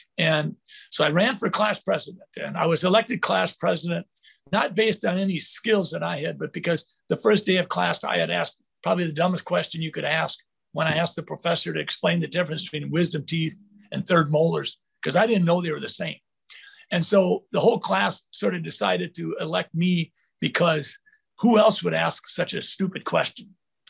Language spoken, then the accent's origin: English; Sleepy Eye, Minnesota, United States; I've been a Minnesotan for my entire life, growing up in Sleepy Eye from 0 to 18.